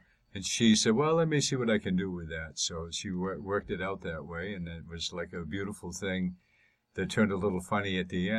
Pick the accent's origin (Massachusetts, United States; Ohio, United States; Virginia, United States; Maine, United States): Maine, United States; accent: Maine accent; I thought I still had my Maine accent